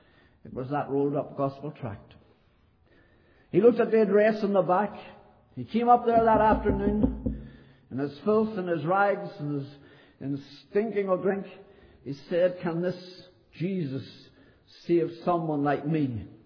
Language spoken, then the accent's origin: English; Ireland; I said, well, I'm from Ireland.